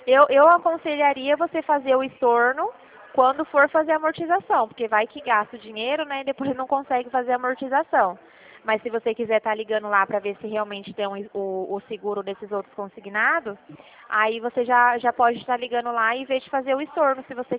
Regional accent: Dracena, São Paulo, Brazil; Eu sou de Dracena.

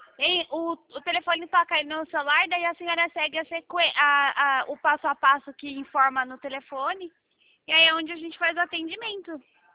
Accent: Piracicaba, São Paulo, Brazil; Sou de Piracicaba.

